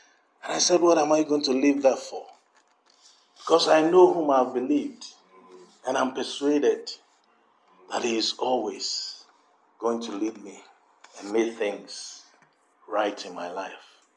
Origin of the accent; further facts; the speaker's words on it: Ghana; moved away as an adult; now in United Kingdom; Originally, I come from Ghana. Those who do not know, Ghana in West Africa. You know, I've been here for Next year will be 40 years that I've been in the UK.